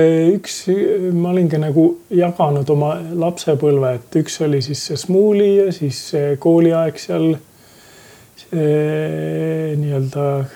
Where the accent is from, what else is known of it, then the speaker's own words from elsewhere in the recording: Saare County, Estonia; mul on see teadmine, et ma olen saarlane.